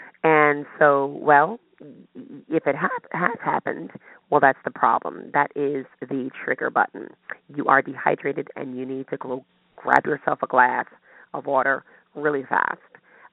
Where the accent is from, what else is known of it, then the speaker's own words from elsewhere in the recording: United States; I speak of Americans because I live here and I am an American.